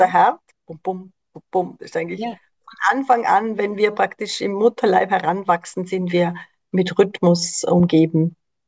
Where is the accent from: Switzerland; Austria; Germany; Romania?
Austria; bei uns in Österreich